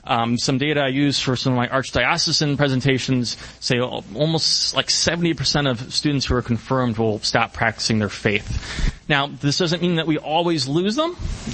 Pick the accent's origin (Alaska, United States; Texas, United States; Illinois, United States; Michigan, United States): Illinois, United States; Chicago; accent: Chicago; I apologize if any of my Chicago accent slips into this today.